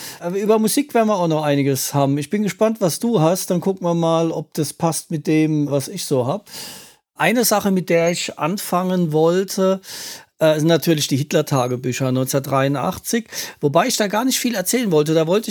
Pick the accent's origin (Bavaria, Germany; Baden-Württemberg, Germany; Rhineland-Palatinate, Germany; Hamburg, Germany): Rhineland-Palatinate, Germany; Ich bin betroffen, ich komme aus der Pfalz und finde Pfälzer Wein eigentlich ganz gut.